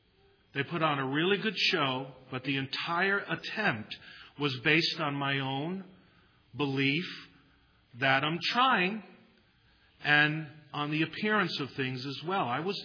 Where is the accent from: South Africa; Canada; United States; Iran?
United States; New York City, New York; Many of you know that I was born and raised in New York City. We lived in a famous section of Brooklyn called Coney Island, about 100 yards from the ocean, from the boardwalk.